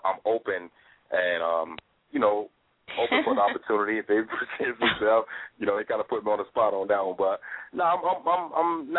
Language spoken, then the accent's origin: English; Georgia, United States; I was straight from Georgia. I'm a Georgia native.